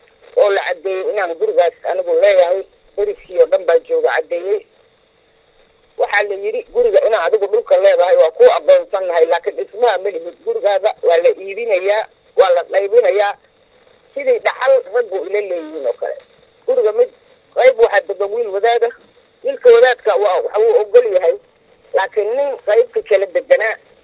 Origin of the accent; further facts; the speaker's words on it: Mogadishu, Banaadir, Somalia; guri aan leeyahay oo ku yaala degmada xamar jajab oo aan ku dhashay ku soo koray